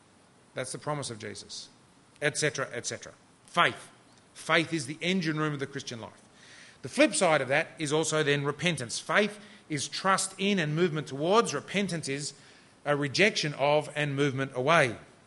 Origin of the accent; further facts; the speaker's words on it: New South Wales, Australia; They were both immigrants to this country and arrived with nothing. And we grew up on the North Shore, but never really fitted on the North Shore.